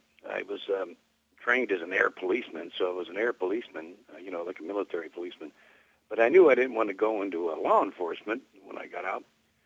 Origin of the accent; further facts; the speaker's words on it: Pennsylvania, United States; I grew up in Homewood, Brushton area.